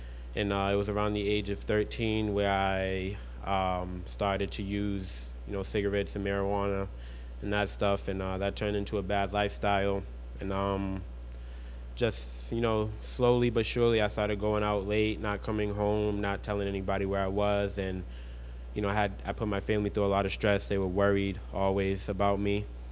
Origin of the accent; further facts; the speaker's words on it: Boston, Massachusetts, United States; I'm from Mattapan, Boston, born and raised.